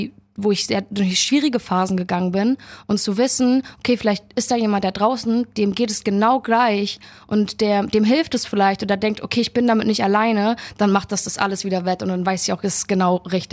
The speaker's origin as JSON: {"language": "German", "region": "Hamburg", "country": "Germany", "tie": "born or raised there", "said": "Hamburg, meine Heimatstadt"}